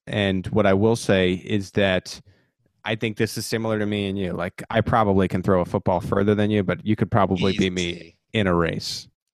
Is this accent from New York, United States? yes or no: yes; Floral Park, New York, United States; The town is actually called Floral Park, New York.